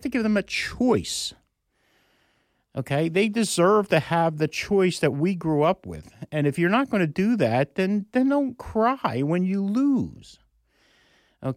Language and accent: English; Philadelphia, Pennsylvania, United States; I mean, I grew up in North Philadelphia.